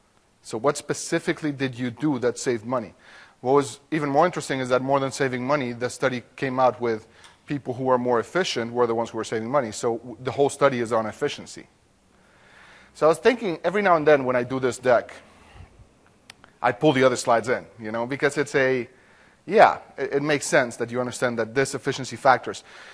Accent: Mexico; English is a second language; I'm from Mexico, so let me translate that into Spanish.

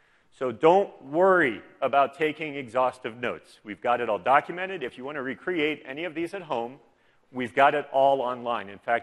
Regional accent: Ohio, United States; now in Texas, United States; As you may or may not notice from my funny accent, I'm originally from Ohio, currently living in Texas.

